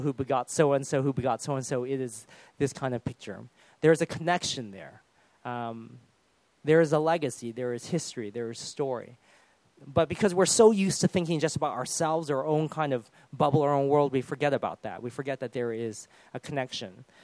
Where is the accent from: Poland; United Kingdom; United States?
United Kingdom; then being British that I am, immediately I said, good weather we're having.